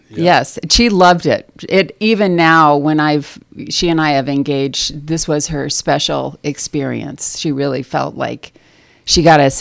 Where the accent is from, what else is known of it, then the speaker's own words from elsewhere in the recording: Ortonville, United States; you know, I'm from Ortonville.